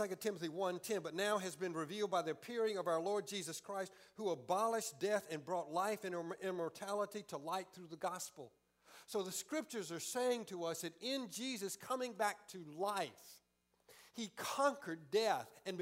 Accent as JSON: {"language": "English", "region": "Deep South", "country": "United States", "tie": "born or raised there", "said": "I grew up in the Deep South. I grew up in the Deep South where we eat barbecue and we play baseball and football and we go to church on Sunday."}